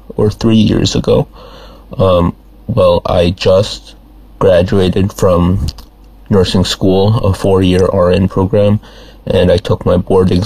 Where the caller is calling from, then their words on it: Lansdale, Pennsylvania, United States; I'm calling from Lansdale, Pennsylvania.